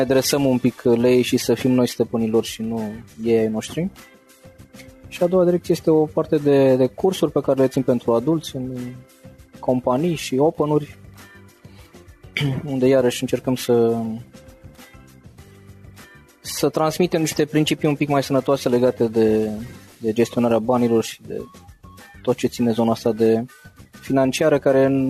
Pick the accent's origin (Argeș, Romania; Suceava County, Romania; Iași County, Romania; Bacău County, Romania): Bacău County, Romania; Bacău; moved away as an adult; am plecat din Bacău, acum vreo 20 de ani, am păscut caprele până la 18 ani. Am ajuns la facultate aici și n-am vrut să mă întorc înapoi